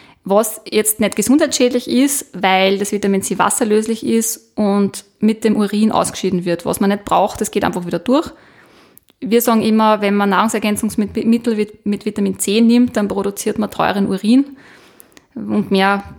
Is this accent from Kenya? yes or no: no; Lower Austria, Austria; Ich bin aus dem Waldviertel, da sagt man Thermophor.